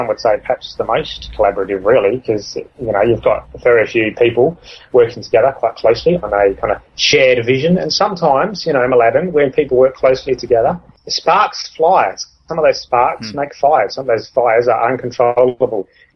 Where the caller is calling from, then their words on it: Perth, Western Australia, Australia; I'm coming from Perth